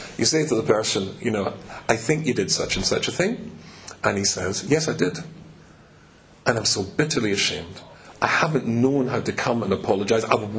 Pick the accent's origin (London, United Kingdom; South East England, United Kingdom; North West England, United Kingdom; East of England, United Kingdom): North West England, United Kingdom; Manchester; Now we're from Manchester